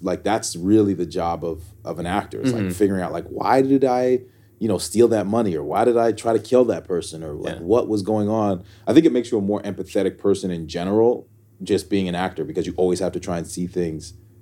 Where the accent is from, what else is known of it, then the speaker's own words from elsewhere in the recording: Canada; I'm from Canada